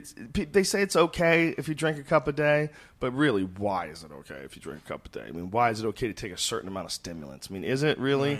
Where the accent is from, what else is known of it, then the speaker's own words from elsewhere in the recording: Boston, Massachusetts, United States; also born or lived in New Jersey; I'm sort of a Boston dude, but I was born in New Jersey, so